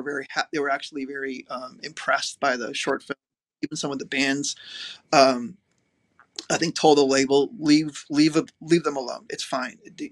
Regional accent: Los Angeles, California, United States; how as a kid, I grew up in LA. My first real record store was Tal Records growing up in Southern California.

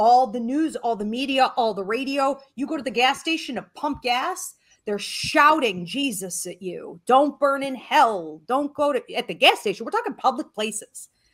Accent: the South, United States; like in the South, for example, and I'm from the South originally. So like I've been back and forth there, you know, Savannah, Georgia, I mean, deep, right?

